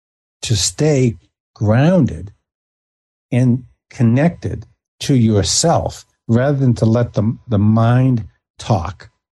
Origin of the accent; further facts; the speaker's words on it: Boston, Massachusetts, United States; I did a lot of studying of what would you call the robber barons, because I came from Boston